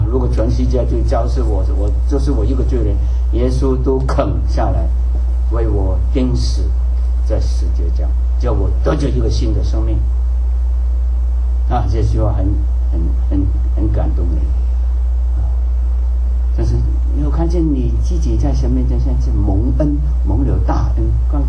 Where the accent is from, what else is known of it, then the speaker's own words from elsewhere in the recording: China; 我们从大陆来的，很注意这个